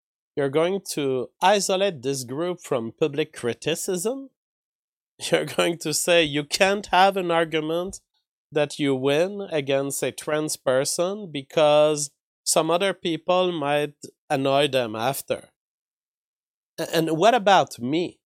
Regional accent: Canada; you know, I'm a Canadian.

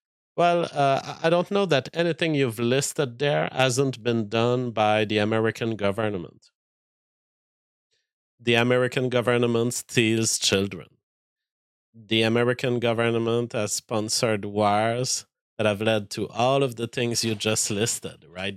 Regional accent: Canada; But the fact is, being a Canadian

